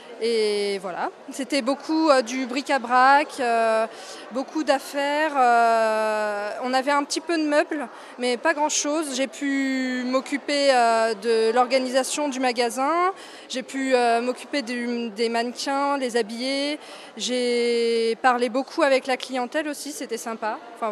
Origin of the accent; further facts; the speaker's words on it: Brittany, France; Même si je suis bretonne, du coup, la culture celtique m'est pas inconnue.